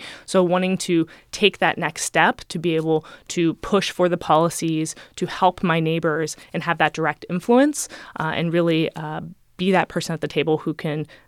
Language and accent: English; Cincinnati, Ohio, United States; also born or lived in Chicago; when I lived in Chicago years ago. And when I moved back to my hometown of Cincinnati